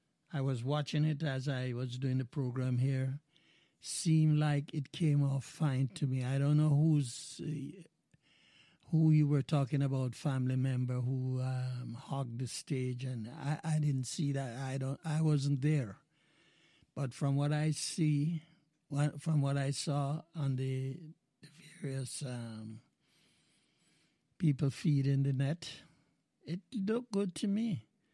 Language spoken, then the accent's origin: English; Mandeville, Manchester, Jamaica; moved away as an adult; And I spent my first 23 years in good old Jamaica.